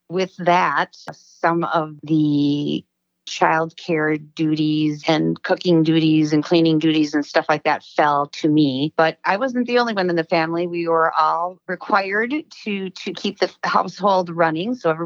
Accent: St. Paul, Minnesota, United States; I grew up in St. Paul. I attended St. Luke's Catholic School until I was in third grade.

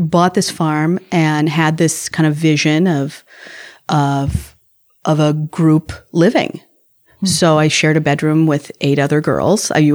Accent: Minnesota, United States; I did grow up in Minnesota. I grew up in Minnesota, and I have a kind of a weird family dynamic. So we grew up here in the city, and my grandparents had a farm.

